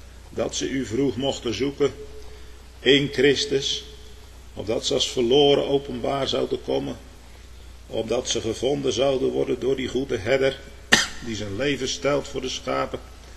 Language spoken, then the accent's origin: Dutch; Netherlands; Nou wee mij, want ik ben een Nederlander.